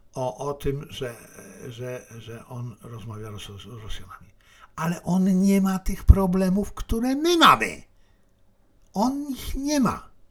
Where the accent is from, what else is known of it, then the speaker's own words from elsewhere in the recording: China; Polish is a second language; Ja z jednej strony, jako Chińczyk, doskonale rozumiem, świetnie rozumiem, że to, co zrobił wtedy